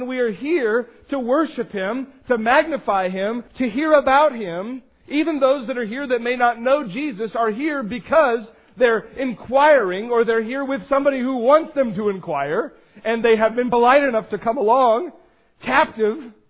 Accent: Astoria, Oregon, United States; I grew up by the ocean. I grew up in Astoria.

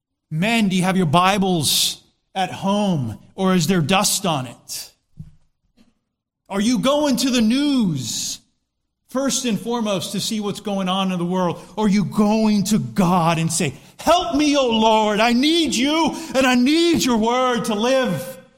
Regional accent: Florida, United States

